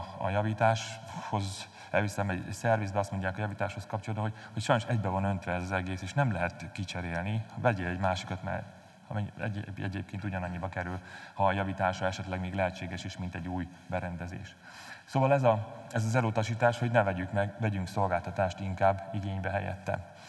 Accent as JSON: {"language": "Hungarian", "town": "Nyírbátor", "region": "Szabolcs-Szatmár-Bereg", "country": "Hungary", "said": "hogy Nyírbátorból származok, én is nyírségi vagyok"}